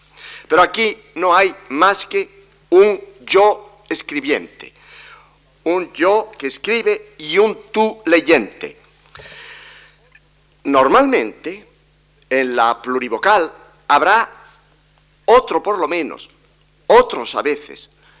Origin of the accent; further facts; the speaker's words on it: Spain; los ingleses son gente más aficionada a escribir carta de lo que lo somos los españoles.